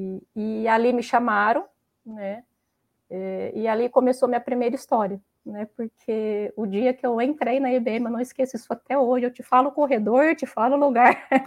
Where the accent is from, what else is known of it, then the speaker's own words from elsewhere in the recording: Ribeirão Preto, São Paulo, Brazil; also born or lived in Campinas; Eu sou nascida em Ribeirão, né? Mas tem uma cidade perto chamada Cravinhos, é uma cidade de 30 mil habitantes, bem pequenininha, tá? Eu estudei basicamente em Ribeirão até o colegial, né? E aí fui fazer faculdade em Campinas